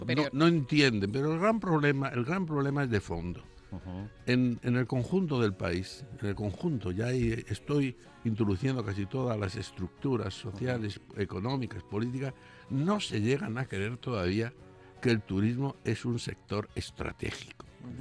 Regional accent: Spain; qué listos somos los españoles

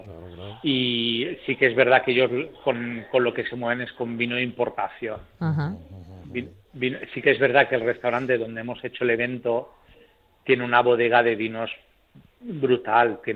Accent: Valencian Community, Spain; Como buen valenciano ya sabéis la respuesta.

